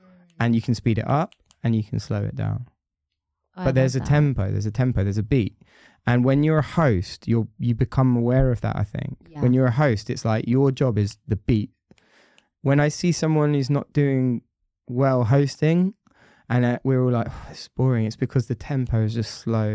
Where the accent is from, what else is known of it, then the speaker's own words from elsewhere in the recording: United Kingdom; I'm British.